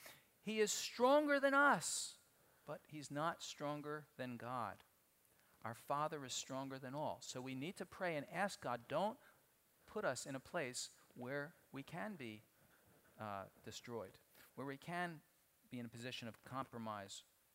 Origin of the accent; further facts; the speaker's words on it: Northeast, United States; See, I'm from the Northeast. You know, it's in Jewish home, it's just the norm.